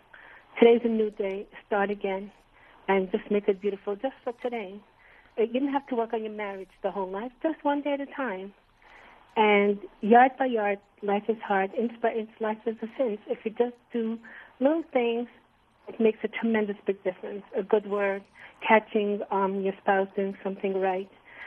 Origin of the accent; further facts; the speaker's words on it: Brooklyn, New York, United States; Okay, so basically I was born and bred in Brooklyn, New York, Williamsburg. And I got married when I was 18 years old. And it's a little bit, I come from a Hasidic background.